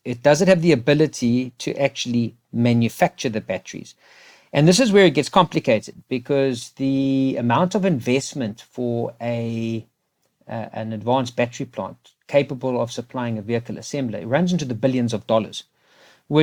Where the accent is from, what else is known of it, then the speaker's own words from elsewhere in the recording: South Africa; And I can tell you, as a South African living in South Africa, that second option does not have a good ending.